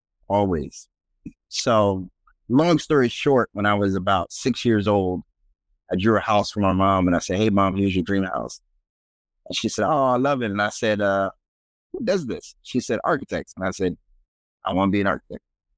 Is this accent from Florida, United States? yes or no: yes; Miami, Florida, United States; So I grew up in Miami, Florida, actually.